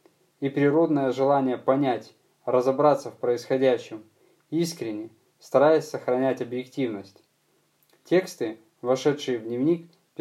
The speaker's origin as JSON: {"language": "Russian", "region": "Sevastopol", "country": "Ukraine", "tie": "born or raised there", "also_born_or_lived": "Kyiv", "moved": "as an adult", "said": "Родился в Севастополе, живу в нем же. Но в 2008 году переехал в Киев."}